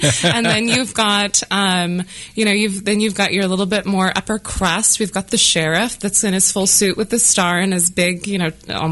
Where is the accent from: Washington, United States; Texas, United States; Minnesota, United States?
Washington, United States; Seattle; I grew up in Seattle, and we didn't have an education program like that with Seattle Opera.